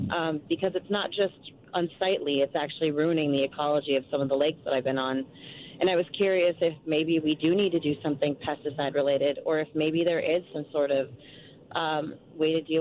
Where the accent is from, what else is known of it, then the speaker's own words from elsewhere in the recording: White Bear Lake, Minnesota, United States; Well, I'm from White Bear Lake, and I didn't want to say White Bear Lake. I'm actually living on Bald Eagle.